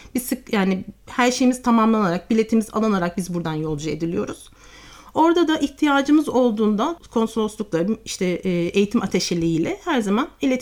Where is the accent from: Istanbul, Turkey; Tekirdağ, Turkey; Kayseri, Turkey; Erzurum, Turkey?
Istanbul, Turkey; Ben üniversiteyi dediğim gibi İstanbul'da doğdum, üniversiteyi İstanbul'da okudum. Büyük bir şehirde hani büyüdüm, okula gittim.